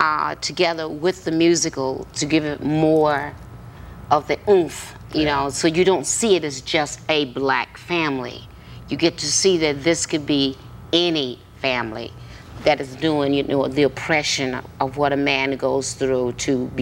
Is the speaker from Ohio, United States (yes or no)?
no; Alabama, United States; I'm from Alabama. You couldn't do much else, okay?